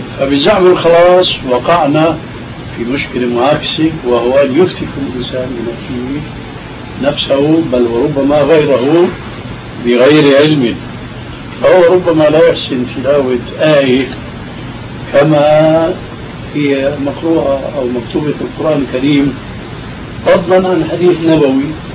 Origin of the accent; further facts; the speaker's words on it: Syria; كما يقولون عندنا في سوريا: يا أرض اشتدي ما حدا عليك أدي.